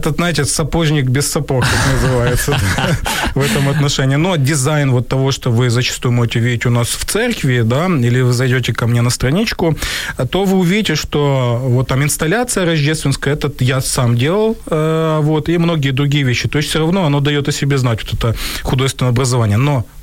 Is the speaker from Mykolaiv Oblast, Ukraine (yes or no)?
yes; Pervomaisk, Mykolaiv Oblast, Ukraine; в моем родном городе Первомайске Николаевской области.